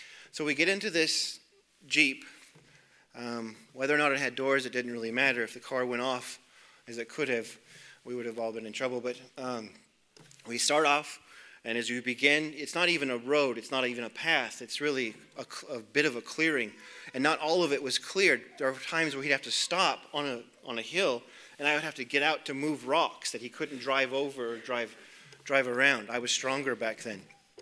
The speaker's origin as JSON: {"language": "English", "region": "Montana", "country": "United States", "tie": "born or raised there", "said": "Growing up in Montana, you sometimes hunt by following logging roads"}